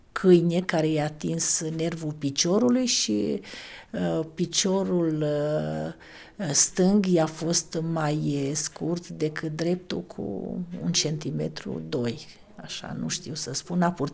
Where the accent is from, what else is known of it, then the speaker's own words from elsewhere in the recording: Unirea, Dolj, Romania; M-am născut în Comuna Unirea, județul Dolj, într-o familie de țărani săraci. Am terminat liceul la Calafat.